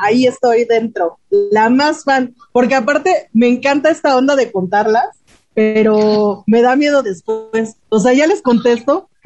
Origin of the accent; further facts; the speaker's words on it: Tláhuac, Mexico City, Mexico; porque en mi pueblo sí se escucha La Llorona. Yo viví una gran parte de mi vida en Tláhuac